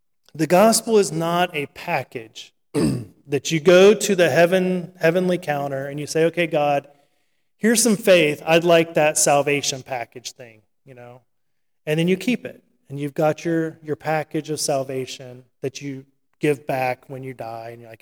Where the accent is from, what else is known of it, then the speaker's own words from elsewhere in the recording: the South, United States; I grew up in the South, and a lot of the teaching of history was kind of the big man of history